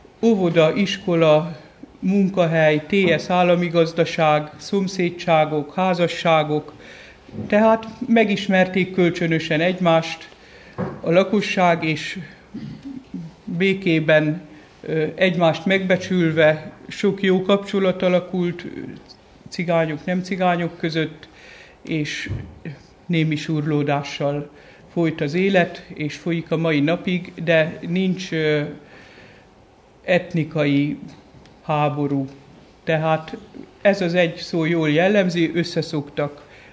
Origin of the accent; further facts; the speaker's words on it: Sárszentlőrinc, Tolna, Hungary; born there; Sárszentlőrinci evangélikus lelkész. Ott születtem Sárszentlőrincen, édesapám volt előttem a lelkész.